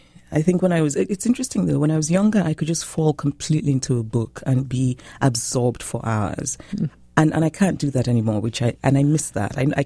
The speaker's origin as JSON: {"language": "English", "country": "Nigeria", "said": "I am Nigerian. I'm a Nigerian who spends a bit of time in America."}